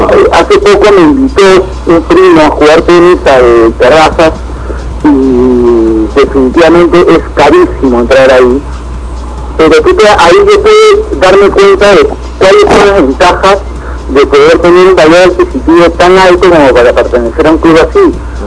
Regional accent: Peru; Yo soy un peruano más.

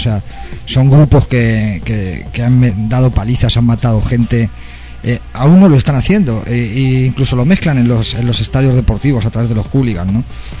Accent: Spain; yo hablo ahora como europeo, como español

